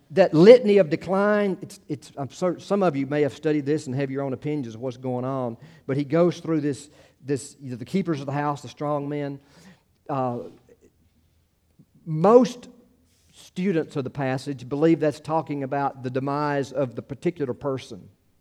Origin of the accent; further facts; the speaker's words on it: United States; And I said, yeah, I'm American. You're American. Yeah, I'm American.